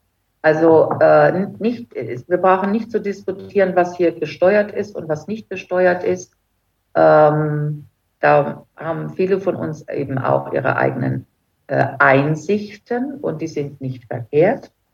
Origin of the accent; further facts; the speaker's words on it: Germany; und ich als Deutscher habe es eben nicht gekannt und nicht gesehen und bin vom Stuhl gefallen